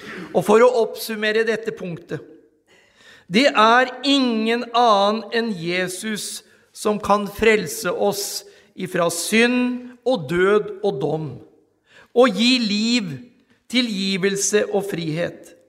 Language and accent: Norwegian; Rygge, Østfold, Norway; jeg ifra barnsben av har fått høre Guds ord hjemme på Ekvoll Rygge, fått gå på søndagsskole på Betlehem bedhus, vært med yngres- og ungdomsgruppe, skolelag på Moss gymnas